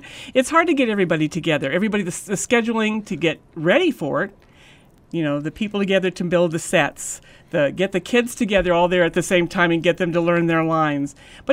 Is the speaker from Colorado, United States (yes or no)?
yes; Colorado, United States; Well, lots of snow. I grew up in Colorado, and lights, all kinds of lights and presents and love.